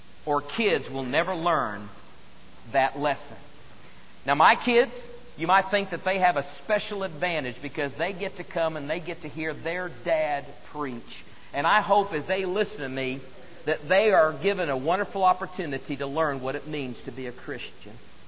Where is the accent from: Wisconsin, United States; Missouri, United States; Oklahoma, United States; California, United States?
Oklahoma, United States; Now, you know that I grew up in Oklahoma, and so for many years I rooted for the Oklahoma Sooners